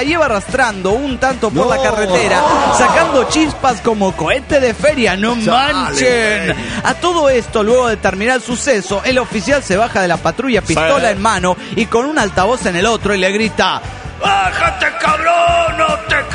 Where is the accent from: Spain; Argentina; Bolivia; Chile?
Argentina; Patagonia; de la Patagonia, argentino.